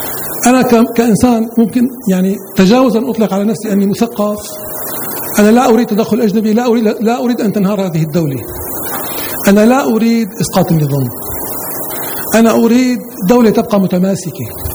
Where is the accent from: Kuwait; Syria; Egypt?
Syria; Damascus, Damascus Governorate; أنا من دمشق. في دمشق لم يكن هناك إطلاق رصاص مطلقا